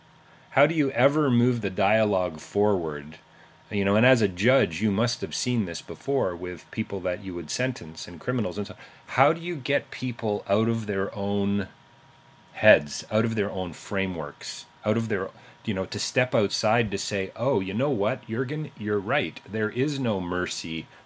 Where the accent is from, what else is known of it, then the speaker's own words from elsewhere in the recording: Canada; As a Canadian